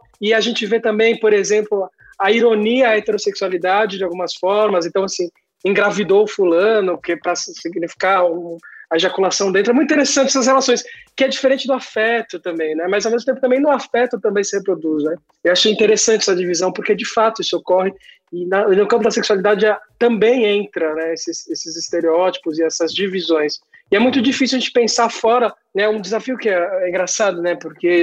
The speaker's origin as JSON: {"language": "Portuguese", "town": "Santos", "region": "São Paulo", "country": "Brazil", "said": "Para mim, na minha adolescência, eu sou de Santos"}